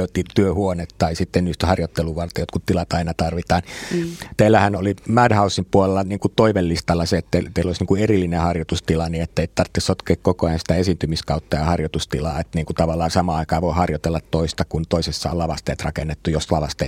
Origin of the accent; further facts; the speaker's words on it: Helsinki, Uusimaa, Finland; mä itse olen Itä-Helsingistä